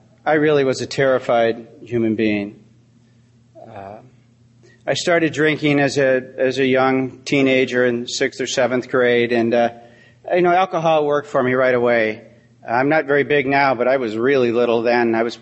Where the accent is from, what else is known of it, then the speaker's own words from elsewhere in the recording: Buffalo, New York, United States; I'm an alcoholic from Buffalo, New York.